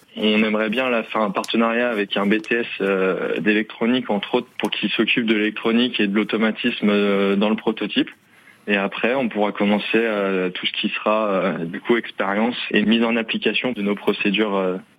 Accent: Vannes, Brittany, France; moved away as an adult; Moi, je viens de Vannes pour être précis, mais bon, je me suis expatrié à Angoulême pour faire mes études.

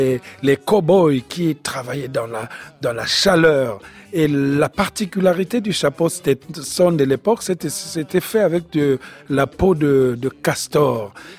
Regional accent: Republic of the Congo; je viens du Congo-Brazzaville

